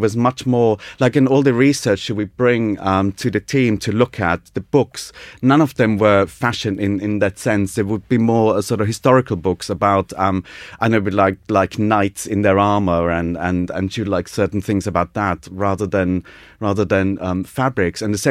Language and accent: English; United Kingdom; I'm a British student, so I obviously know what I'm doing. So this is a very new thing for them. Everyone else was Italian.